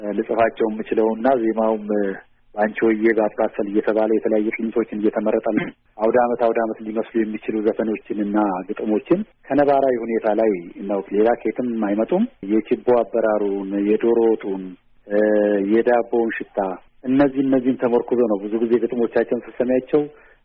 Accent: Agarfa, Oromia, Ethiopia; እኔ ተወልጄ ያደግኩት ባሌ ክፍለ ሀገር አጋርፋ ወረዳ ውስጥ ነው ተወልጄ ያደግኩት። ከዛም አልፎ የገጠር ከተሞች አሉ፣ ጋለማ ሄበ ነው የሚባል ሀገር አለ። እኔ እዛ ነው የተወለድኩት።

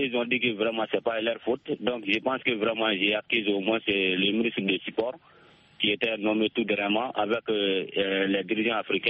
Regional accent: Soninkéni, Mali; Oui, effectivement, toujours dans mon village natal.

